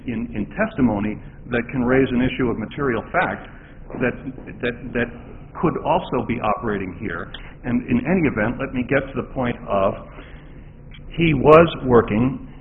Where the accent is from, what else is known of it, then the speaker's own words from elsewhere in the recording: South Bend, Indiana, United States; I'm from South Bend